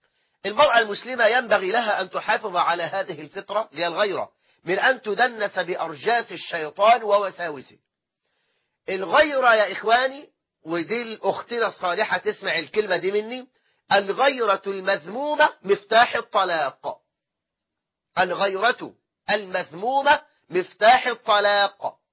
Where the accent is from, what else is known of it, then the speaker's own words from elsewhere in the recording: Egypt; عندنا في مصر مشكلة العنوسة وانت واخد بالك